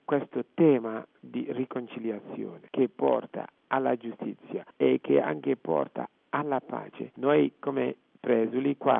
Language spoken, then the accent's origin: Italian; Ghana; la riconciliazione è molto ma molto importante per questo mio paese, il Ghana